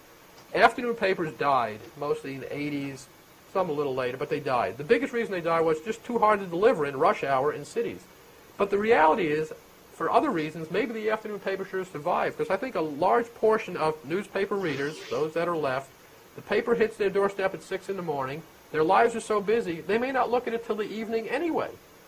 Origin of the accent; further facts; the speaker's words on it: Brooklyn, New York, United States; When I grew up in Brooklyn many years ago, there were 7 daily newspapers in New York City.